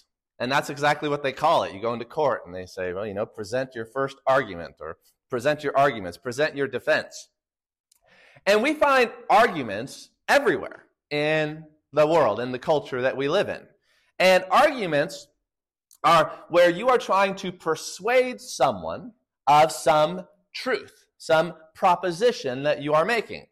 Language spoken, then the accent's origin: English; Lincoln, Nebraska, United States; I grew up in and around Lincoln, and I did public schools, and I graduated high school back in 93